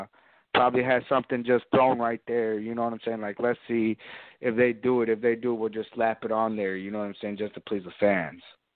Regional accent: Detroit, Michigan, United States; and I'm from Detroit myself, you know what I'm saying.

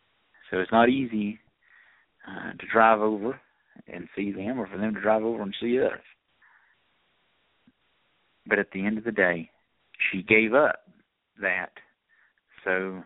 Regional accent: Athens, Tennessee, United States; my mom would love to live there in my hometown of Athens, Tennessee

